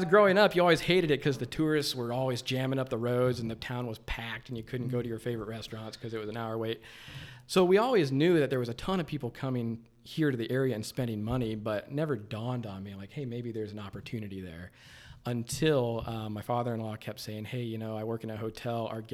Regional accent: Berlin, Ohio, United States; I grew up in Berlin, Ohio, so that's Amish country, as you know. We're both native to that area.

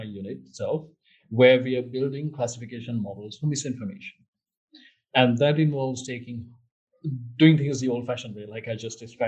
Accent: Sri Lanka; first language si; English is a second language; one of the fundamental problems of the language, my native language, Sinhala. So we, at some point in 2018, we had massive race riots in Sri Lanka, in Digala

